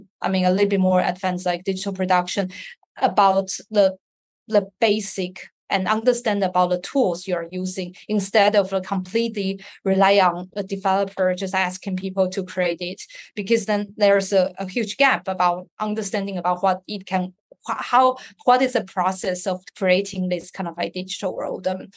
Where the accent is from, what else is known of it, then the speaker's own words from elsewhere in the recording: Taiwan; now in United Kingdom; I left my home country, which is Taiwan, and come to the UK for like over 10 years.